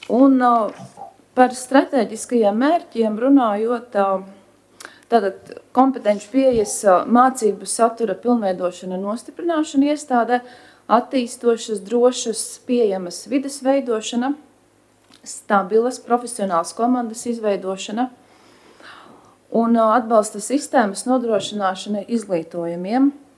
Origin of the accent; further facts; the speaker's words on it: Ape, Vidzeme, Latvia; Nāku es no Apes, mazas Ziemeļvidzemes pilsētas, varbūt jūtams mazliet akcents